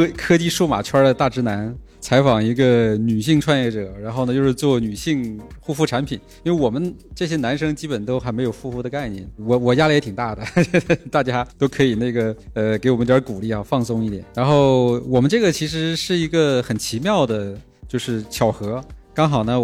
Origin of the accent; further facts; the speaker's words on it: Northeast China, China; moved away as an adult; now in Guangzhou, China; 然后直接从东北就来了